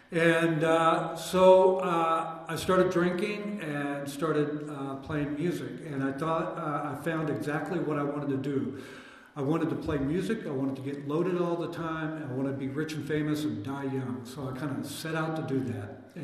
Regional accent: Kentucky, United States; moved away as an adult; So I grew up in Kentucky, and … I came out here to be a rock star.

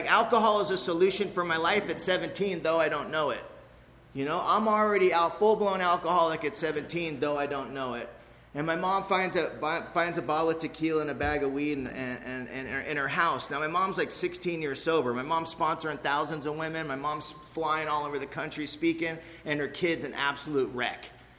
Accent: Mission Viejo, California, United States; now I grew up in Mission Viejo, California.

